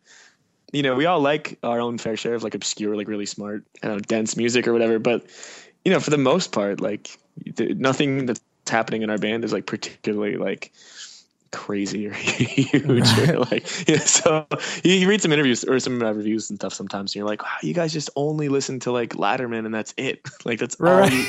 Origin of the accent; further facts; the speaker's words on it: New Jersey, United States; moved away as an adult; now in Philadelphia, United States; I was born in Philadelphia and moved to Jersey for up until I was 18, and then I moved back to Philly.